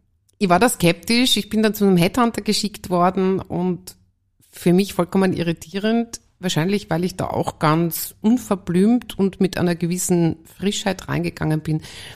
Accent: Leoben, Styria, Austria; Ich komme aus Leoben

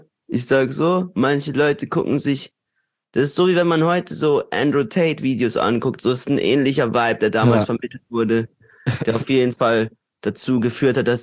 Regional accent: Durlach, Baden-Württemberg, Germany; Und ich denke mir so, Bro, ich bin aus Durlach.

